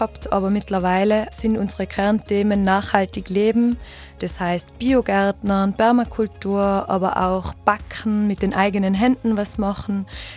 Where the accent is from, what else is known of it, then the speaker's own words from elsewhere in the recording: Austria; Man wird vielleicht meinen, Reis wächst nicht bei uns in Österreich.